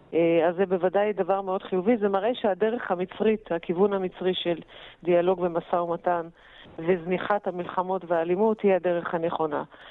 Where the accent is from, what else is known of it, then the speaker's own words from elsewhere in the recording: Jerusalem, Jerusalem District, Israel; אנחנו ירושלמים, אבל באיזשהו שלב הם עברו לקהיר